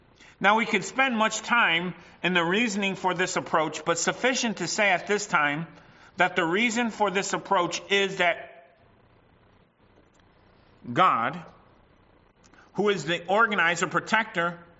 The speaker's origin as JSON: {"language": "English", "country": "United States", "tie": "born or raised there", "said": "Now, I grew up in America, so some days I would have a root beer float for breakfast, all right?"}